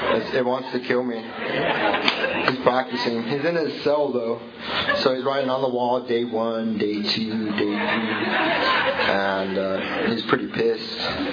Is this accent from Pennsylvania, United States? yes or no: no; California, United States; So I'd drive down to the store, no matter what condition I was in, because I'm Californian.